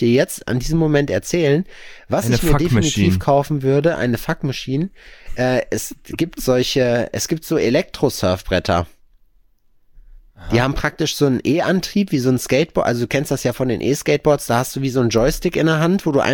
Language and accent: German; North Rhine-Westphalia, Germany; aber bei uns in NRW war auf jeden Fall Erdbeben